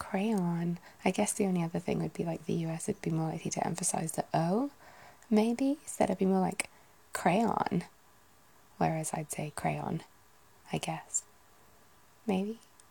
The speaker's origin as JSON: {"language": "English", "region": "North West England", "country": "United Kingdom", "accent": "northwest", "said": "my accent currently is generally pretty southern, but I still have the short, quite flat A's from the northwest."}